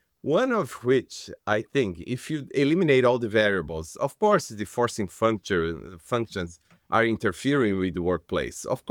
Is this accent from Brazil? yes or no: yes; Brazil; moved away; A long time ago, I came from Brazil as an immigrant.